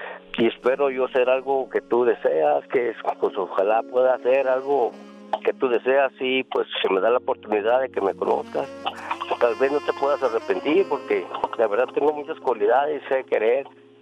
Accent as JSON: {"language": "Spanish", "town": "Mexicali", "region": "Baja California", "country": "Mexico", "said": "Yo soy de Chicali, soy Cachanilla."}